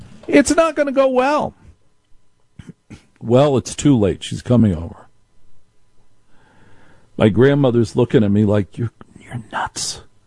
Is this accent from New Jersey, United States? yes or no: yes; New Jersey, United States; Because, you know, I was raised in North Jersey, and everything's a deal.